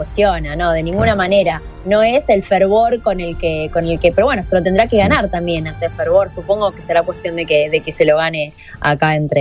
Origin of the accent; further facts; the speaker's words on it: Argentina; aparte pregunto enseguida cuando digo que soy de Argentina y algunos me dicen, ok, Argentina